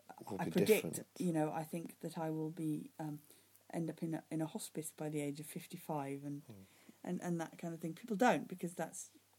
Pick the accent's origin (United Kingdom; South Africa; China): South Africa; moved away as an adult; I grew up in South Africa, so I didn't anticipate that I was going to leave South Africa when I was 19, which I then did.